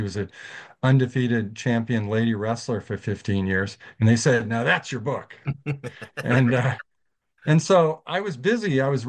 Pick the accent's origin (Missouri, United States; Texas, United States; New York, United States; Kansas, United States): Missouri, United States; St. Louis; Well, I grew up in St. Louis, and I was in as a kid.